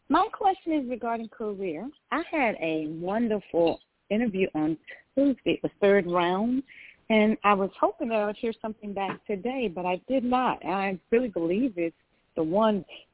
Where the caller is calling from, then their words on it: Georgia, United States; I'm calling from Georgia.